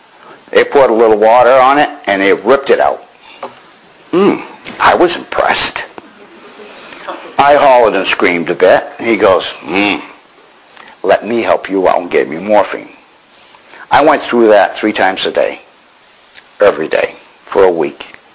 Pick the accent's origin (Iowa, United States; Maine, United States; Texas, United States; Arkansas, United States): Maine, United States; Hey, I'm from Maine. I don't know from colostomy bag.